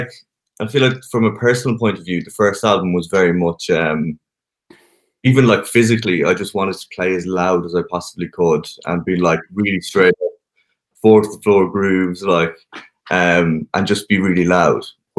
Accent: Connacht, Ireland; I'm this lad from Mayo, like just in this like amazing studio, what am I actually doing here?

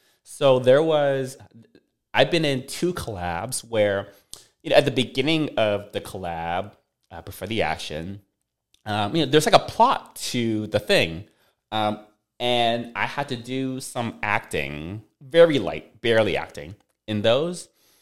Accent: Vancouver, British Columbia, Canada; moved away as an adult; now in United States; I moved out of my parents' place out of college, and they lived in Vancouver in Canada, so, but when I moved from Vancouver to California to take my first full-time job in Silicon Valley

